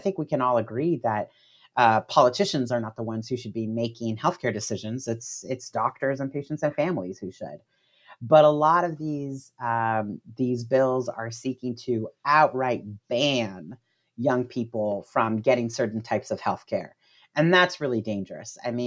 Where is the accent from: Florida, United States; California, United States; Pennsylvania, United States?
Florida, United States; Miami; You know, I'm from Florida myself. I'm from Miami, and my family is Cuban American. So we're part of that, you know, lineage of people immigrating from Latin America that you mentioned.